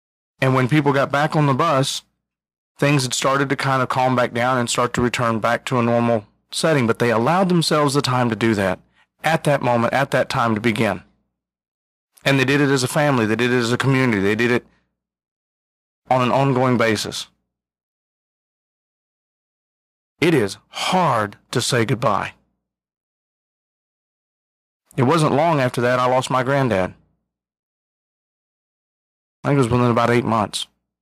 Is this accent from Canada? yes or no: no; Midwest, United States; You know, I grew up in the Midwest. It's part of the pull you up by your own bootstraps mentality, and you try to work your way through things and tough it out.